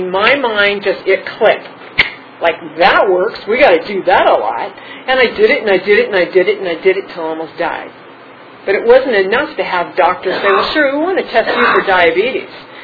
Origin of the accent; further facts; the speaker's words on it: Glendale, California, United States; And you know, when I was a little girl, I was born and raised in Glendale, California